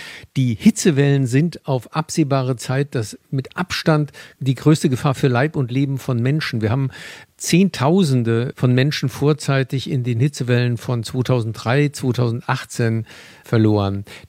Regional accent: Rhineland-Palatinate, Germany; sind Regionen entlang des Rheins im Südwesten, wieder mal meine Heimat Rheinhessen, ganz extrem betroffen

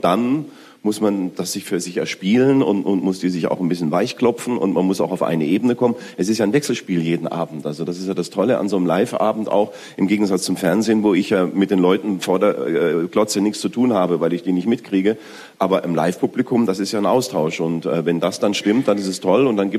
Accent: Baden-Württemberg, Germany; Ich bin Schwabe

